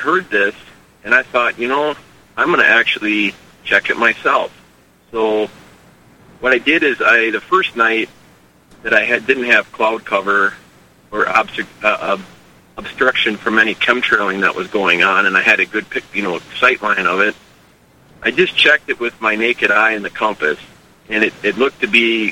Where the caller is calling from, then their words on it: Idaho, United States; I am doing this from North Idaho.